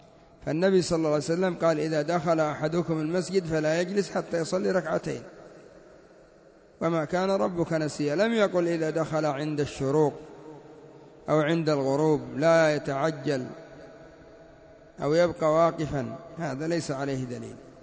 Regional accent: Yemen; عندنا في اليمن يقولون عبده، وهذا خطأ ولحن فاحش

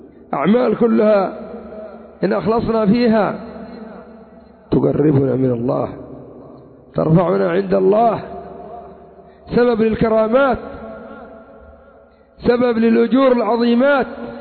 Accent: Yemen; الآن عندنا في اليمن الدول الكافرة تعرض اليمن على من يخلصهم من السلفيين

